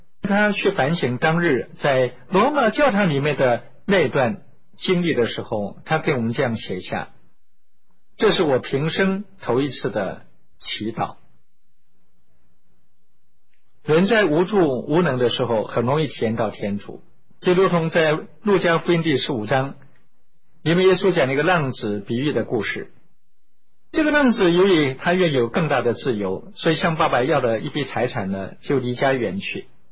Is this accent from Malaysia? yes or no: no; China; 我们中国人也常说，举头三尺有神明